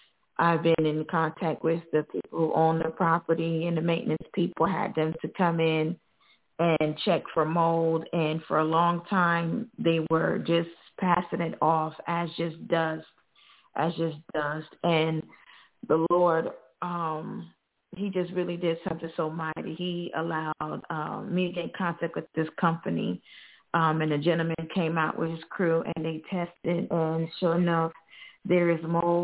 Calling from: Phenix City, Alabama, United States; I'm calling from Phoenix City, Alabama.

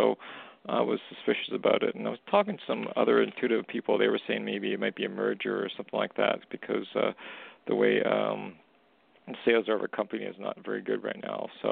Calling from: Canada; … calling from Canada.

